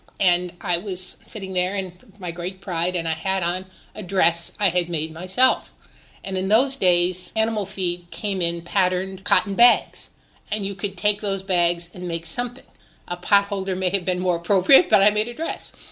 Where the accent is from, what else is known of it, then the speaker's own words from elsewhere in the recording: Randolph, New York, United States; I was raised in Cattaraugus County, which is in western New York State.